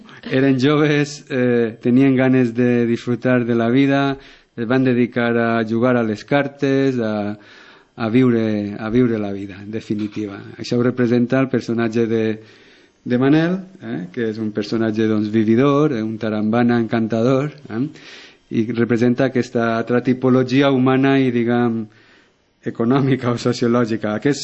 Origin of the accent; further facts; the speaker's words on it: Benilloba, Valencian Community, Spain; perquè em centre en Benilloba, en el meu poble, i valenciana en general.